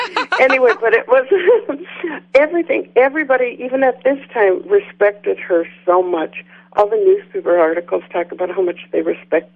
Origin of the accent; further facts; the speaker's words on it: St. Cloud, Minnesota, United States; I was born in St. Cloud